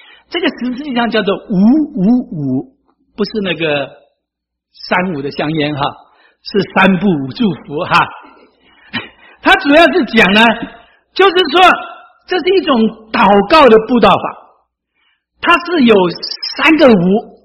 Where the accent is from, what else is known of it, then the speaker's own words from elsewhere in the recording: China; 我们中国人相信的出发点呢，不是从教义，不是从神学，或者不是从逻辑的观点来信的，我们中国人信福音是最实在的